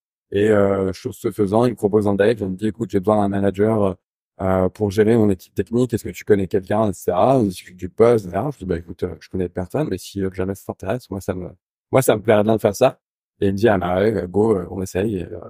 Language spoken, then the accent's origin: French; Île-de-France, France; Alors moi, j'ai grandi dans les Yvelines.